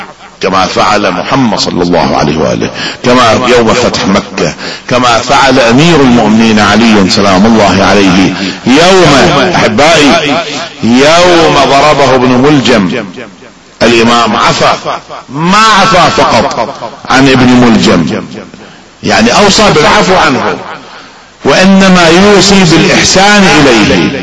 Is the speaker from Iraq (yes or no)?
yes; Iraq; مو هالشكل عندنا بالعراق، هالشكل كان او في ايران، ما ادري عندكم كيف